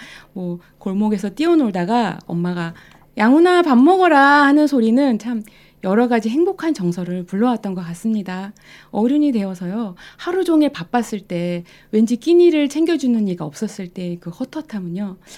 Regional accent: South Korea; 한글이 예쁘다는 생각을 저는 한국인인 나는 부끄럽게 많이 해본 적이 많지 않은데요.

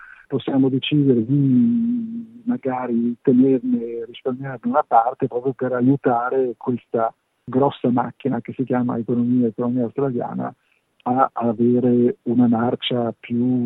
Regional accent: Liguria, Italy; per cui io da buon ligure dico: bene, ben venga

